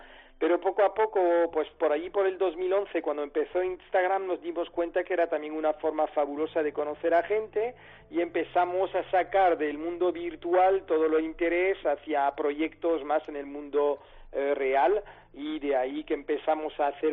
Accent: Paris, Île-de-France, France; also born or lived in La Vera, Cáceres, Spain; yo soy parisino, nacido en París, y orgulloso de ser de La Vera, de Cáceres, Extremadura.

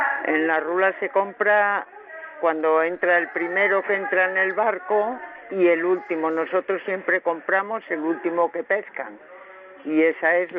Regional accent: Castile and León, Spain; porque yo soy zamorana, yo no conocía mucho pescado

